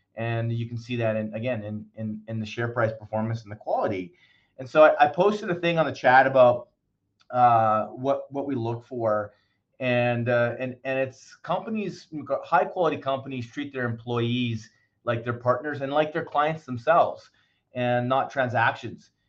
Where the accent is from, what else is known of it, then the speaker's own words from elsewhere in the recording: Canada; Well, I'm a Canadian and we got plenty of moats up here.